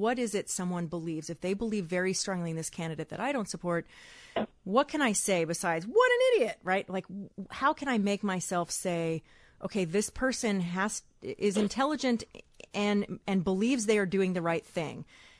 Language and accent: English; the South, United States; I'm from the South. And so that is particularly, that bothers me because there's a wide range of people in the South